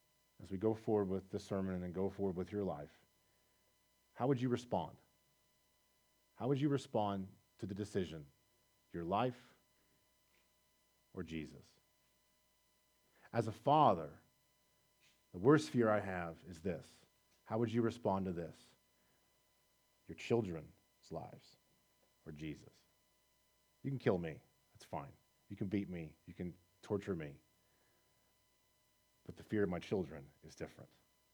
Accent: United States; born there; I was born in America. By God's sovereign grace, I was born in a Christian home, in a Christian time

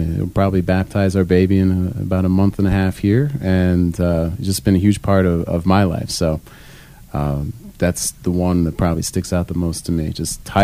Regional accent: Piqua, Ohio, United States; my parish priest growing up in Piqua, Ohio, a small, I don't know, maybe 20,000 people in the town.

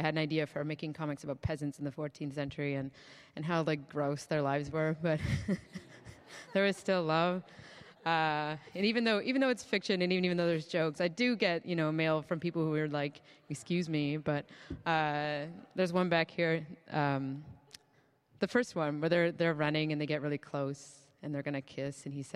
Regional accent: Canada; I'm Canadian

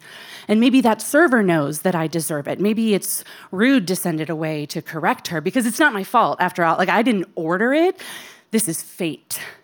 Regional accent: Midwest, United States; accent: Midwestern American; they would find my Midwestern American accent so sophisticated

